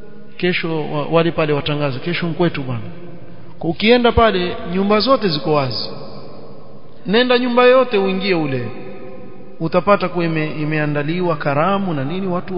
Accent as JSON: {"language": "Swahili", "region": "Hadhramaut", "country": "Yemen", "said": "Mimi mbedui. Kule kwetu, kule kwa mabedui kule."}